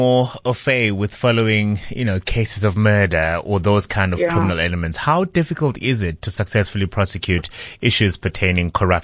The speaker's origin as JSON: {"language": "English", "country": "South Africa", "said": "as a South African, I'd go, okay, give him whatever benefits come with being a state witness."}